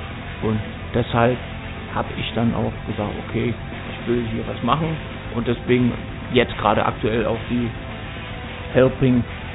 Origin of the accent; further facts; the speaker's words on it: Thuringia, Germany; now in Berlin, Germany; Also, ich stamme aus dem schönen Thüringen, bin dann irgendwann 1999 nach Berlin umgezogen, habe in Thüringen damals begonnen, schon sehr früh begonnen zu schreiben und auch zu musizieren